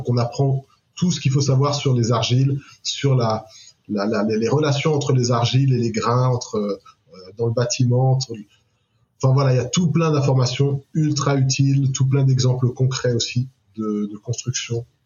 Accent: Gabon; moved away; also born or lived in France / Germany; je suis un peu un déraciné. Je suis né au Gabon, j'ai grandi là-bas, après je suis arrivé en France, on habitait en Allemagne, j'ai fait des saisons

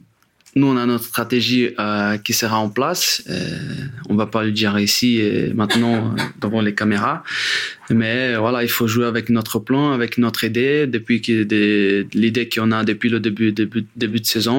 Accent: Brazil; French is a second language; now in Paris, France; Moi, je viens du Brésil.

